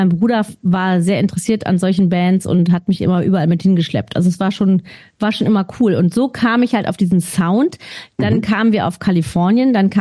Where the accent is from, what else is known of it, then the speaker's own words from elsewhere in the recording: Hilden, North Rhine-Westphalia, Germany; Ich komme ja aus Hilden bei Düsseldorf